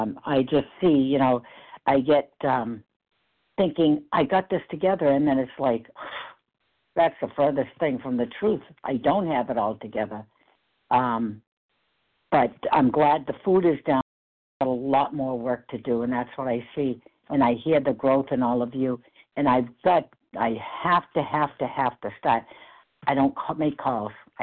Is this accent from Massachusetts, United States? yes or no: yes; Massachusetts, United States; from Massachusetts.